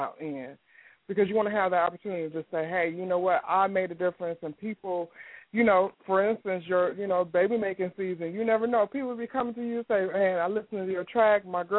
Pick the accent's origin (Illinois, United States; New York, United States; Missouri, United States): Illinois, United States; Chicago; I'm originally from Chicago